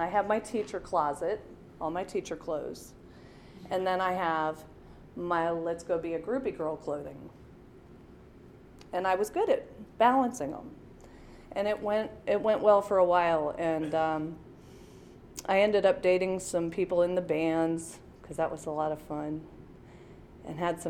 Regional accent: Ohio, United States; I'm from Ohio. So I went to Auburn University, and that was a long way from home.

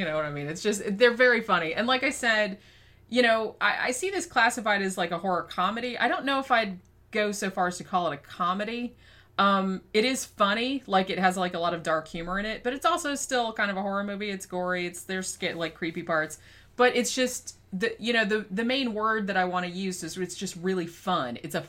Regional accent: Florida, United States; Like I said, I grew up in Florida, so I have had.

